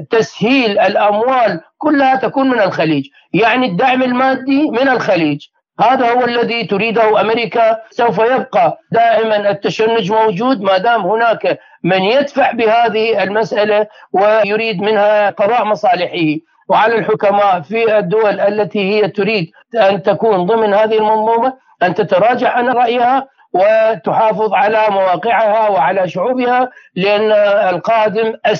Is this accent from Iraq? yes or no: yes; Iraq; كما حدث في المظاهرات تشرين عندنا بالعراق